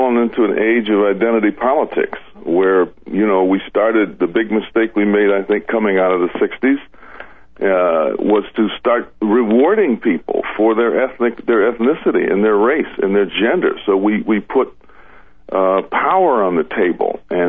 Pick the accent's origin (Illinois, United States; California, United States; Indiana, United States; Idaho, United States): Illinois, United States; Chicago; And I grew up in Chicago in the era that you're talking about.